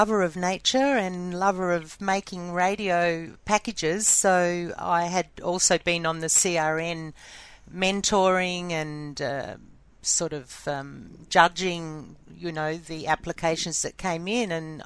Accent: McLaren Vale, South Australia, Australia; That is my hometown, my birth town, McLaren Vale.

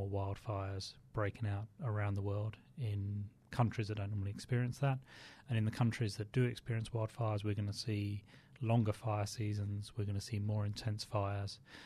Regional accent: South Australia, Australia; So although we're established and we're born and bred in South Australia

